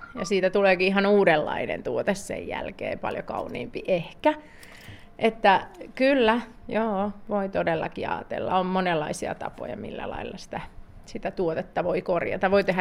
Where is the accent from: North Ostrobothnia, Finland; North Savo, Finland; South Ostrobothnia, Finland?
South Ostrobothnia, Finland; meillä Etelä-Pohjalaisilla ja Pohjalaisillakin